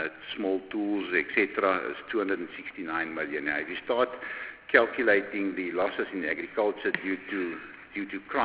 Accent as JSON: {"language": "English", "country": "South Africa", "said": "we are excluded from being South African"}